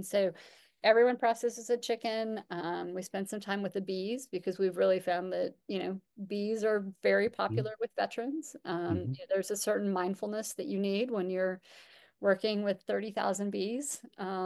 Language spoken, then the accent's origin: English; Montana, United States; I'm from Montana. I'd never heard of Clemson before.